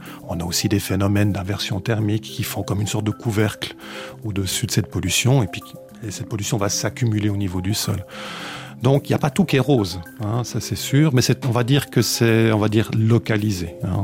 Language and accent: French; Switzerland